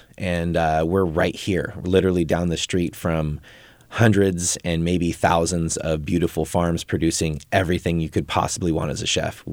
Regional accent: Forest Hill, California, United States; now in Auburn, United States; Well, I mean, it's where I'm from, right? Like this, I grew up in Forest Hill and I've lived in Auburn for 25 years. I love this area.

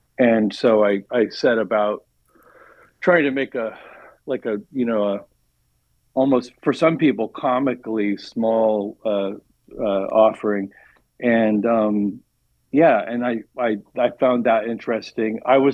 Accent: Sacramento, California, United States; growing up in the Sacramento, sort of Northern California region

